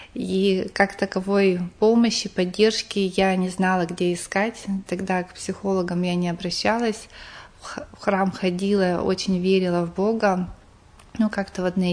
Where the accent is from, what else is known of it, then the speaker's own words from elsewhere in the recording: Polunochnoye, Sverdlovsk Oblast, Russia; Я приехала даже не из города, а из поселка Полуночное, это север Свердловской области, за Ивделем, ну, то есть очень далеко.